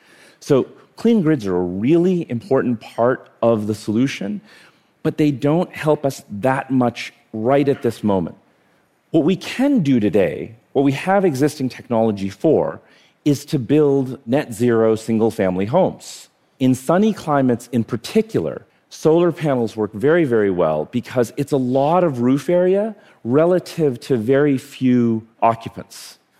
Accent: India; born there; So I was born in India.

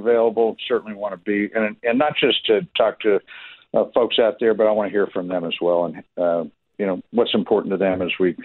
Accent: Kansas City, Missouri, United States; You know, this is my hometown. I feel I take the legacy of Ewing Kauffman. I'm not sure everybody today knows all that he did to make sure that the Royals are here.

